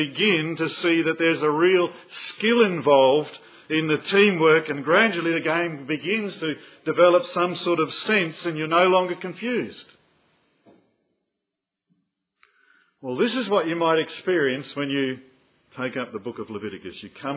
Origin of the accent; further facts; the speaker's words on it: New Zealand; I'm a New Zealander.